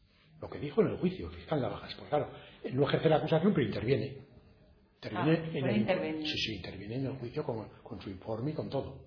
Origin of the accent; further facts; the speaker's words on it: Navarre, Spain; porque bueno, indirectos como ciudadanos navarros sí, pero directos no.